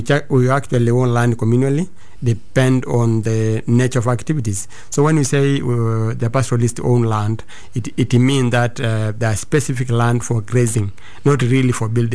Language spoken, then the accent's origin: English; Arusha, Tanzania; I come from Tanzania. I'm particularly living in one of the districts called Ngorongoro area in northern Tanzania.